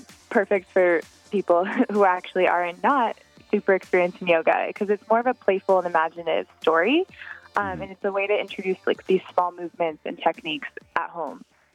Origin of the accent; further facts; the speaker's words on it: Seattle, Washington, United States; I grew up in Seattle, and I feel the most connected to the world